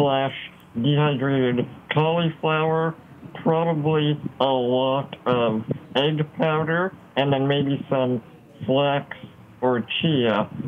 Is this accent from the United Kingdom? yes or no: no; Canada; I'm from Canada.